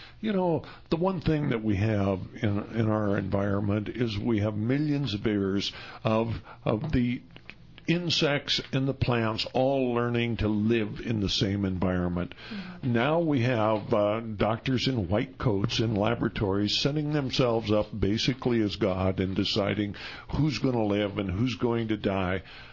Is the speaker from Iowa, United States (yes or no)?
no; Montana, United States; You know, I was raised in Montana, and when I was a kid, we had hundreds of thousands of magpies.